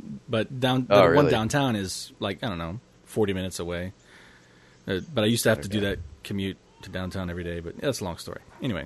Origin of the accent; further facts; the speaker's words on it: Hawaii, United States; I'm from Hawaii, but and I brought some of the stuff with me.